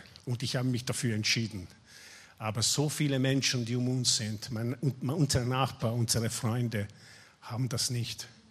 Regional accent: Austria; Ich bin auch ein Europäer, ich bin auch Österreicher, ich bin auch lange unterwegs hier.

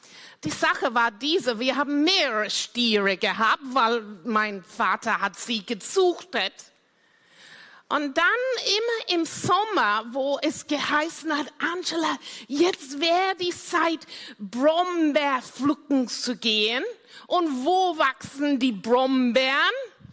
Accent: South West England, United Kingdom; German is a second language; ich bin am Bauernhof in Cornwall aufgewachsen.

